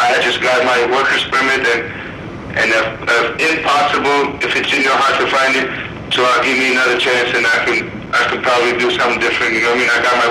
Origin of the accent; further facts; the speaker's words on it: Baghdad, Baghdad Governorate, Iraq; I'm from Baghdad, Iraq, born and raised